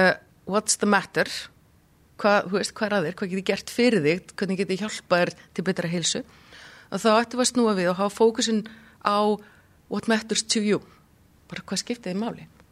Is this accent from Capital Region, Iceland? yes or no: no; Akureyri, Northeastern Region, Iceland; hreinræktaðar akureyringur þó svo að mér hafi verið tjáð það fyrir nokkrum árum að ég væri búin að búa 2/3 hluta ævinar á höfuðborgarsvæðinu